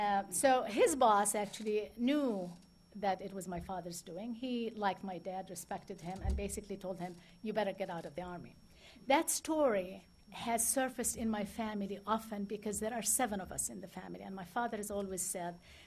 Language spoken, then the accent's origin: English; Nablus, West Bank, Palestine; growing up in Nablus, which is one of the largest cities in Palestine, and it's a very old, conservative Muslim town, I grew up in a Christian family.